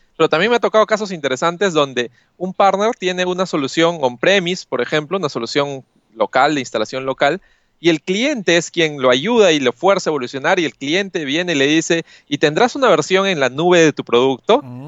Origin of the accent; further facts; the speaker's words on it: Pucallpa, Ucayali, Peru; now in Lima, Peru; yo estoy basado en Perú. Yo soy originalmente no de Lima, sino de Pucallpa, una pequeña ciudad en la parte del Amazonas, de la Amazonía peruana. Vivo en Lima ya hace un buen tiempo